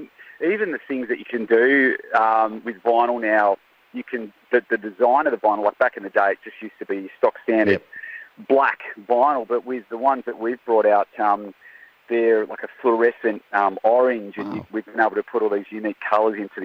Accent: Tasmania, Australia; My dad was a high school teacher, and so we grew up in Tassie

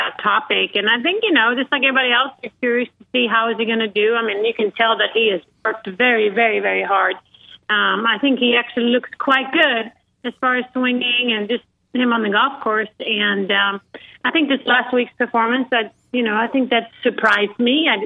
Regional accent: Sweden; growing up in Sweden, we had a golf club, and it was 10 to 15 boys, and there were two girls.

